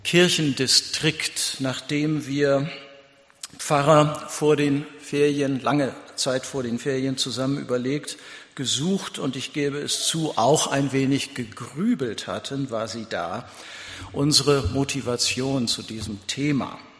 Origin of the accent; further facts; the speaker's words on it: North Germany, Germany; natürlich werden auch im Norden, bei mir in meiner Heimat im Norden, Feste gefeiert.